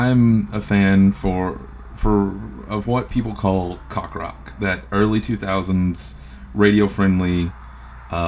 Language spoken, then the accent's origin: English; Texas, United States; But, you know, we're in West Texas. I'm from West Texas.